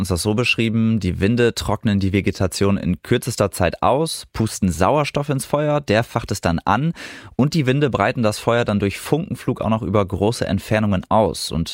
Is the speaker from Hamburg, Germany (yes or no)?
no; Osnabrück, Lower Saxony, Germany; die in etwa so groß ist wie meine Heimatstadt Osnabrück